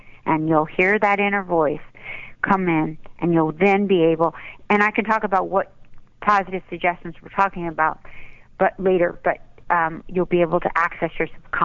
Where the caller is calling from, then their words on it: Westlake Village, California, United States; I'm calling in from Westlake Village.